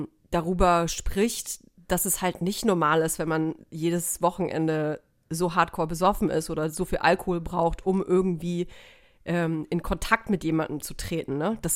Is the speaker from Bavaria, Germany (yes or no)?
yes; Nuremberg, Bavaria, Germany; born there; also born or lived in Munich; Ich bin ja in Nürnberg geboren.